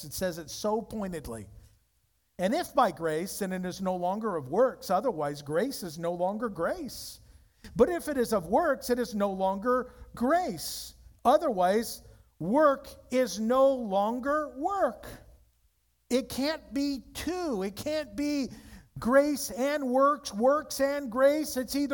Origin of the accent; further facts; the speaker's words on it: Yorba Linda, California, United States; I grew up in Yorba Linda, the land of gracious living.